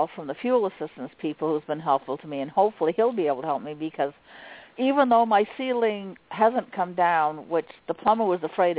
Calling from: Maine, United States; I'm calling from Maine.

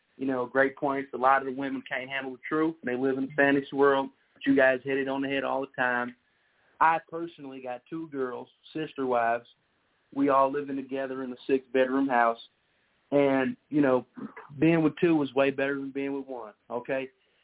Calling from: Jackson, Tennessee, United States; I'm calling from Jackson, Tennessee. I'm an owner-operator with my own truck.

